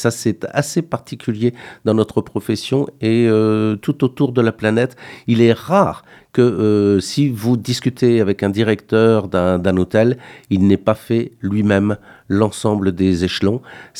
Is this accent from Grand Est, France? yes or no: yes; Grand Est, France; born there; En fait, je suis né dans le Lorraine